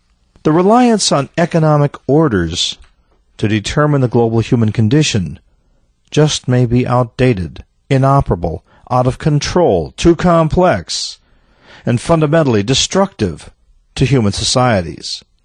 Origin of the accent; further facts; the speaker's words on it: United States; But as an American, I feel an enormous loss of what was once a powerful system and vision